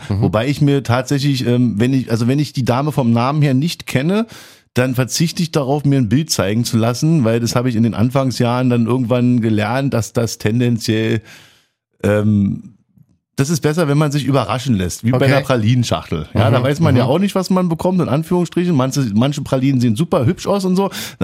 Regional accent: Berlin, Germany; als Berliner ist man natürlich tendenziell auch immer ein bisschen abenteuerlustig.

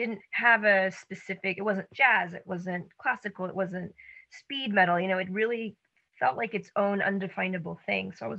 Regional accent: Atlanta, Georgia, United States; it's a home away from home, but I'm also from Atlanta.

